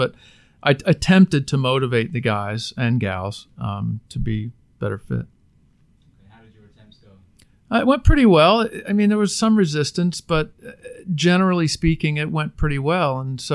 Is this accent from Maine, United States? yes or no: no; Florida, United States; also born or lived in Washington, D.C.; I was born in Washington, D.C., lived there as an infant, and moved around the country a little bit as my family moved, and ended up in Central Florida. I think it was 1974. Went to elementary, middle, and high school here in Central Florida.